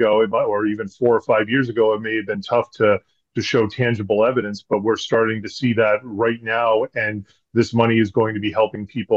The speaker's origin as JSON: {"language": "English", "country": "Ireland", "said": "I'm an Irish guy that doesn't have the patience for a 10-year trial"}